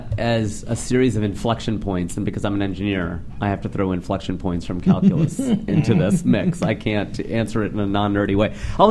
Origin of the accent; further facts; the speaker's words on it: Cincinnati, Ohio, United States; now in California, United States; No, because I'm from Cincinnati, not Cleveland, and so that's the other side of the state.